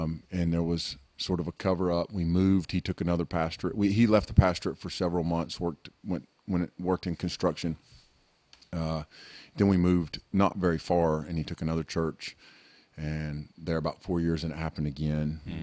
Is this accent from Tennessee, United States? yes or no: no; North Carolina, United States; Well, I grew up here in Western North Carolina, not where we are now, not where Snowbird is, but not far from here. So the mountain culture is a very strong culture.